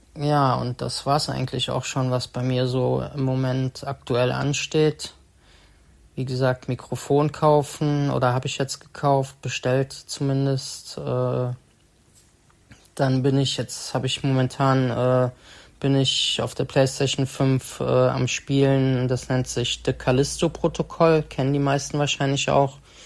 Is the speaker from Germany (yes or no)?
yes; Bonn, North Rhine-Westphalia, Germany; hier in Bonn, in meiner Heimatstadt